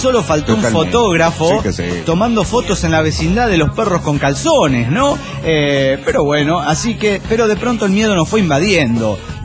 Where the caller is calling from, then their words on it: Cuernavaca, Morelos, Mexico; de Cuernavaca, Morelos, México.